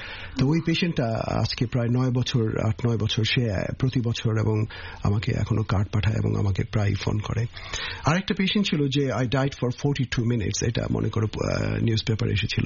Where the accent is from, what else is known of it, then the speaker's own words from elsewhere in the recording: Bangladesh; আমি মনে প্রাণে প্রতি বিন্দুতে আমার শরীর আমি বাংলাদেশি